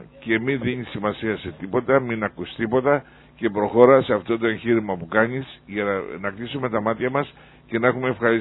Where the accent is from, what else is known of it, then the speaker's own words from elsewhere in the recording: Zakynthos, Ionian Islands, Greece; Ξέρω, είμαι από τη Ζάκηθο. Το ξέρω.